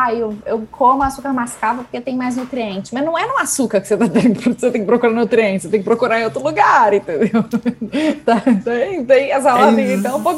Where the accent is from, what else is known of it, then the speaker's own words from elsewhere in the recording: Minas Gerais, Brazil; como uma boa mineira